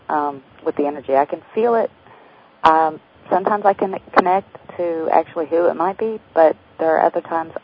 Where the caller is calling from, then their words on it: South Carolina, United States; from South Carolina.